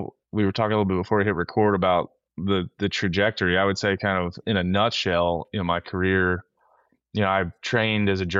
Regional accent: East Coast, United States; I'm kind of, I'm from the East Coast, so I don't really, agree with much.

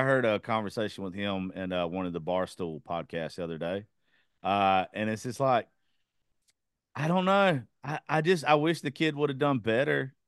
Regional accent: Georgia, United States; That's where I grew up. I'm from Georgia.

